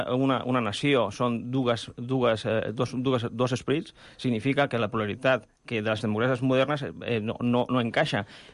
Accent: Catalonia, Spain; jo sóc català, en sud espanyol i europeu

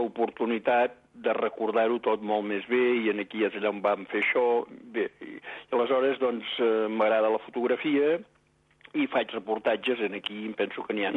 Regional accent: Girona, Catalonia, Spain; No, jo sóc de Girona.

